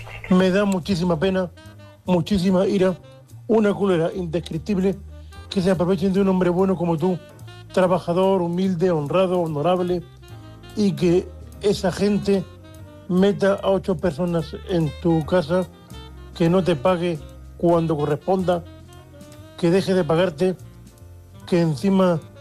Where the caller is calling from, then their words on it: Murcia, Region of Murcia, Spain; de Murcia. Bien hallado otra vez con vosotros.